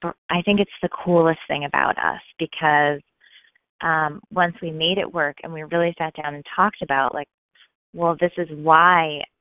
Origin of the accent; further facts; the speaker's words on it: Boston, Massachusetts, United States; also born or lived in New York, United States; and I was living in New York at the time, but I'm from Boston, too.